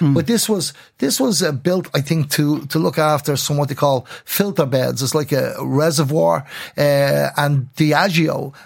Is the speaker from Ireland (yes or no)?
yes; Dublin, Leinster, Ireland; I was born and raised in Dolphin House on Dolphin's Barn